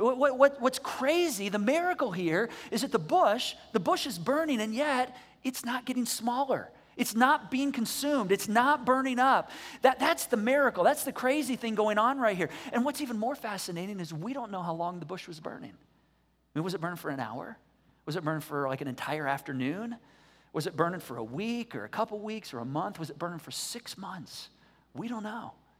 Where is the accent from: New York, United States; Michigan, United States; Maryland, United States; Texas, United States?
Michigan, United States; I grew up with snowmobiles in Michigan.